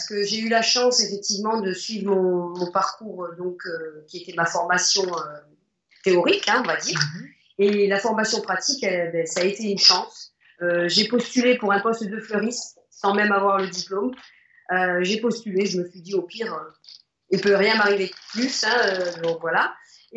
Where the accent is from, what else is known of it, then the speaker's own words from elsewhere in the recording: eastern France, France; now in Sommières, France; je ne suis pas de la région de Sommières à l'origine. Ouais. Moi je viens de l'est de la France